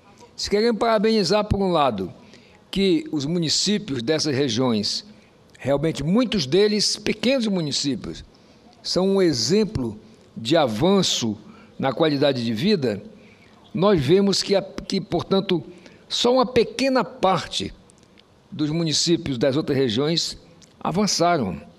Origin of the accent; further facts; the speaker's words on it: Roraima, Brazil; born there; also born or lived in Pará; nasci lá no meu estado de Roraima